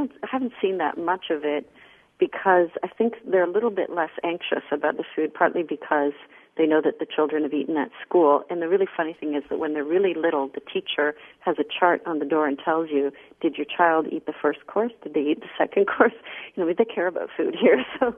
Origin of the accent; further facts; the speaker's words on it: Canada; my own experience as a child. I grew up in Canada